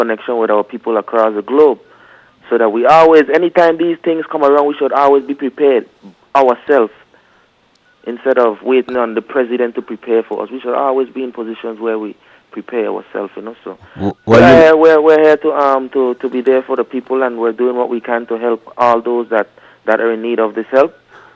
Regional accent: St. Thomas, U.S. Virgin Islands; No, I'm actually from St. Thomas in the Virgin

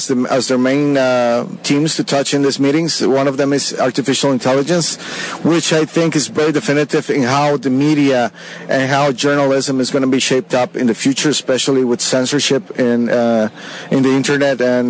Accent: Costa Rica; I'm originally from Costa Rica. My mom is American. Right now I'm married to a Portuguese lady, so I'm living in Europe.

